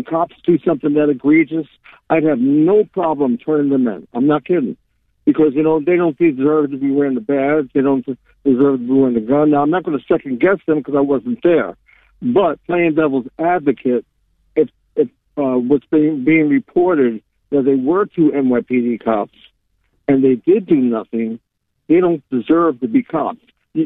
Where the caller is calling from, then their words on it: New Bern, North Carolina, United States; I'm calling from New Bern, North Carolina.